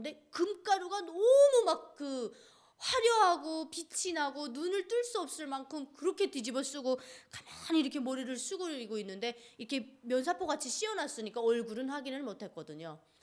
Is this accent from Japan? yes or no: no; Kanggye, North Pyongan, North Korea; now in South Korea; 어디서 왔냐 또 물어보길래 평안북도 강계라고 하십니까 하니까